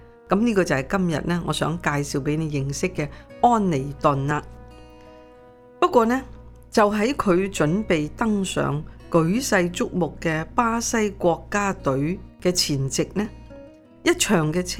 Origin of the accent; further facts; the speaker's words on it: Hong Kong; 不过他又跟我们香港人都挺有关系。